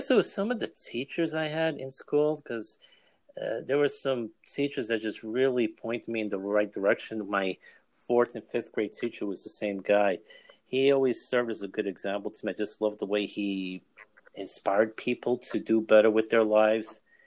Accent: New York City, New York, United States; I'm a lifelong New Yorker, grew up in New York City, and I'm still here.

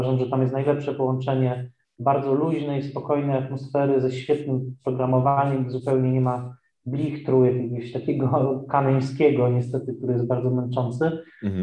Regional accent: Tarnowskie Góry, Silesian Voivodeship, Poland; W Katowicach oczywiście byłem wiele razy jako Ślązak Tarnowskich Gór.

